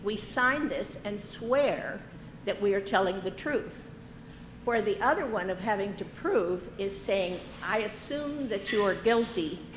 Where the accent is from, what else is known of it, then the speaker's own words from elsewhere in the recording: Texas, United States; born there; now in Wichita, United States; I was born in Texas, and I know to get a copy of a birth certificate is $76.